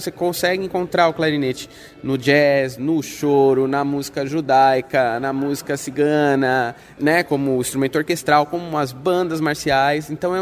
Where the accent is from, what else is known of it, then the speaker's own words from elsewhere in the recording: São Paulo, Brazil; E eu fiquei em São Paulo, que nasci em São Paulo e fui criado em São Paulo.